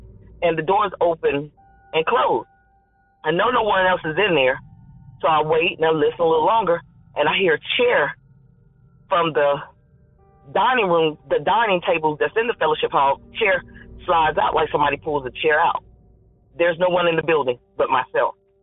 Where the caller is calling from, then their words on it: North Carolina, United States; I'm calling from North Carolina.